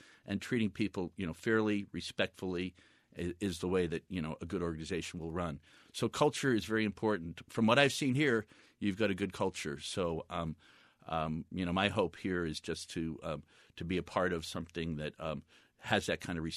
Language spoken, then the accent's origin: English; Long Island, New York, United States; you asked earlier about my growing up in Long Island